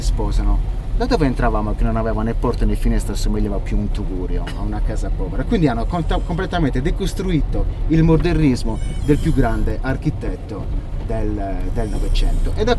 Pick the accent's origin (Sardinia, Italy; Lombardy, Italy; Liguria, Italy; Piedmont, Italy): Sardinia, Italy; Orani; Io sono di Orani, nato e cresciuto qua